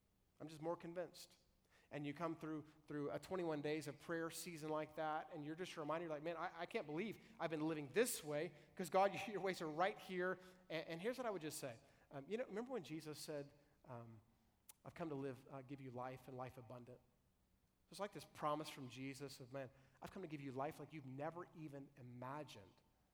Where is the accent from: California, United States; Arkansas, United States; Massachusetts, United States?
Arkansas, United States; I was raised right here in Arkansas. I love them hogs, right?